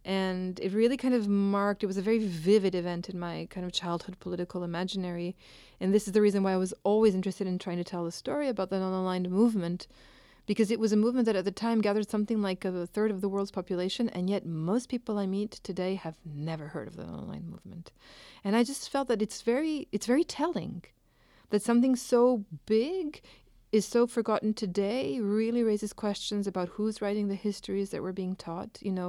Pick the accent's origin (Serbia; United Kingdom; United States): Serbia; Belgrade; English is a second language; the kind of first political shaping of that gathering took place in my hometown. And Belgrade has kind of worn the legacy of being the birth city of the non-aligned movement with great pride when I was a child.